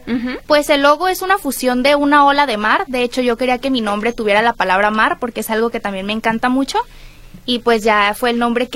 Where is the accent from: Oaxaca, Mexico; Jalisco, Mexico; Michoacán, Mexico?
Jalisco, Mexico; Sí, soy de Jalisco, orgullosamente.